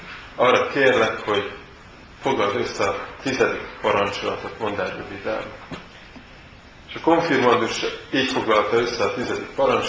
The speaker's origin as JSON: {"language": "Hungarian", "town": "Szabadszállás", "region": "Bács-Kiskun", "country": "Hungary", "tie": "born or raised there", "said": "Nem tudom, hogy ki tudja a testvérek közül azt, hogy szabadszálláson nőttem föl"}